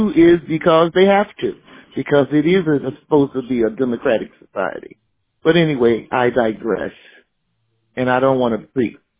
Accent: Georgia, United States; In Georgia. I'm from Georgia. Well, I lived there for over 30 years.

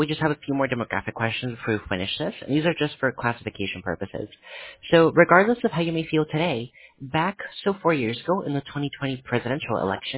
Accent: Miami, Florida, United States; No, we are, we're from Miami, Florida.

